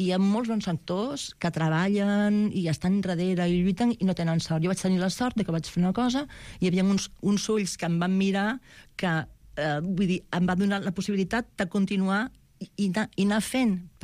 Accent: Veguellina del Río Órbigo, Castile and León, Spain; Catalan is a second language; jo soc un poble que es diu Veguellina del Río Órbigo.

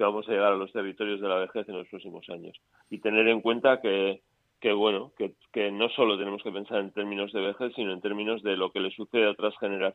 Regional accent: San Sebastián, Basque Country, Spain; y también yo soy vasco de Donosti, pues de Euskadi también, ¿no?, y de todo el Estado.

